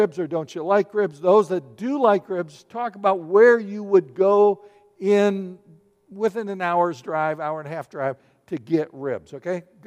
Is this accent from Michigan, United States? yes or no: yes; Battle Creek, Michigan, United States; I grew up in Battle Creek